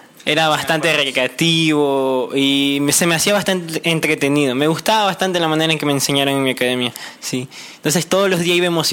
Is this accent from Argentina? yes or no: no; Guayaquil, Guayas, Ecuador; Pues soy de Guayaquil, Ecuador, tengo 17 años, ya casi a cumplir 18.